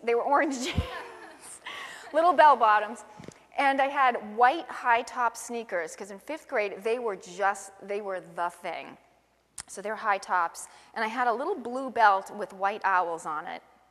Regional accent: Billerica, Massachusetts, United States; When I was a little girl, we grew up in Billerica, Massachusetts. And we lived on a dead-end street.

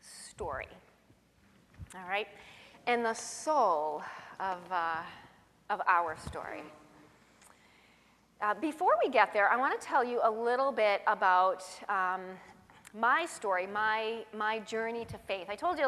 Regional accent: West Billerica, Massachusetts, United States; So I grew up in West Billerica on a street called Pequot

